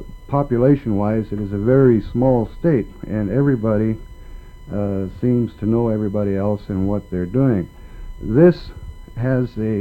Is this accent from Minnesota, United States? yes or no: no; Yakutat, Alaska, United States; born there; I was born in Yakutat, Alaska. My mother was born there.